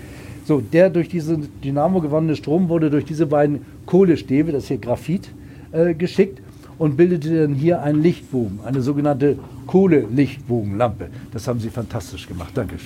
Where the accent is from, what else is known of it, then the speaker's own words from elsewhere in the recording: Hamburg, Germany; Ich komme selbst aus Hamburg